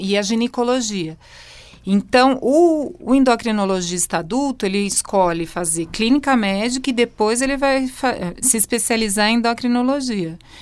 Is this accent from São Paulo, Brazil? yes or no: yes; Americana, São Paulo, Brazil; eu sou do interior de São Paulo, tive que sair de casa para fazer a faculdade.